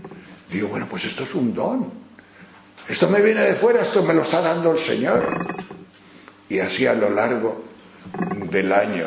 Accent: León, Castile and León, Spain; now in Madrid, Spain; Y entonces yo iba a Palencia, Palencia con P, aunque yo soy de León, pero vivía allí mis padres.

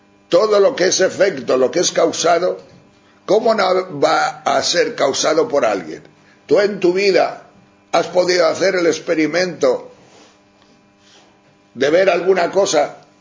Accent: Spain; sobre todo por mi tierra, por las montañas de los picos de Europa

